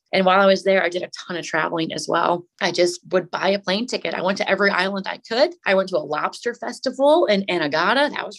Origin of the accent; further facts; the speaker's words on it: Michigan, United States; I'm from Michigan. I'm from a small rural town in the middle of cornfields. I've never seen a mountain in my life.